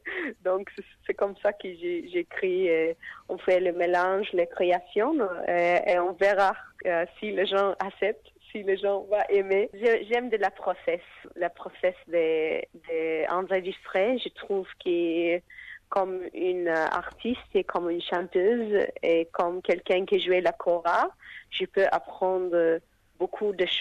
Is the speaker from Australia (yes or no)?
yes; Australia; French is a second language; beaucoup de temps aussi en Sud-Amérique à quelques années et bien sûr en Afrique et mon enfance ici en Australie.